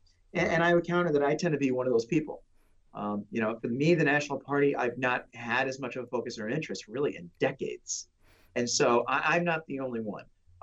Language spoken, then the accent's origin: English; West Hartford, Connecticut, United States; Well, you know, I grew up in West Hartford in the 90s, especially.